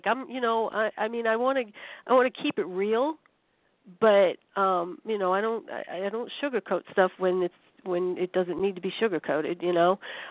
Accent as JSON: {"language": "English", "town": "Boston", "region": "Massachusetts", "country": "United States", "said": "it's just my Yankee way, sorry, you know, Patriots fan, I'm from Boston, and that ain't going away, people"}